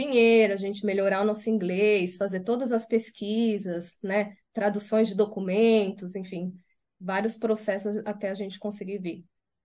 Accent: São Paulo, Brazil; now in New Zealand; mas será que a gente, como paulista, vai aguentar aquele frio, né?

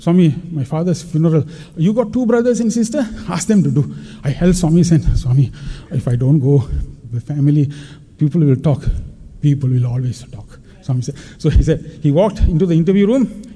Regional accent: Malaysia; my professor at the back, hey, where are you from? Malaysia.

